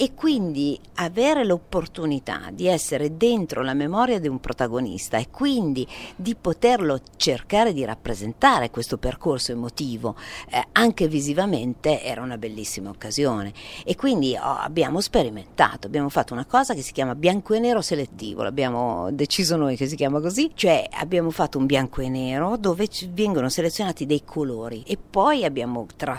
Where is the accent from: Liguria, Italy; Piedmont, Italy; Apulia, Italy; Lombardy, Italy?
Lombardy, Italy; Milan; moved away as an adult; now in Rome, Italy; sono milanese, essendo io nata e cresciuta a Milano, avevo pensato, però manco da Milano da tanti anni perché vivo a Roma da una ventina d'anni